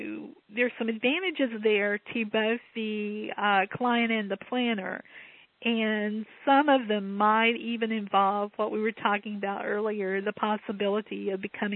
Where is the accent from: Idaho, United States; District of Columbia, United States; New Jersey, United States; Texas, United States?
Texas, United States; To me, as a child growing up in Texas, I really didn't make it to New England until I was an adult.